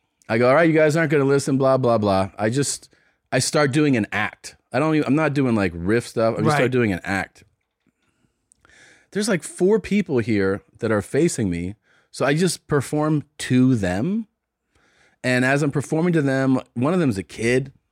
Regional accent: Cincinnati, Ohio, United States; So they know I'm from Cincinnati

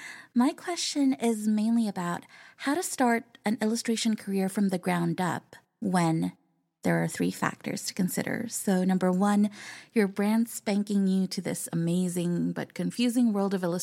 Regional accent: California, United States; I am an illustrator from California.

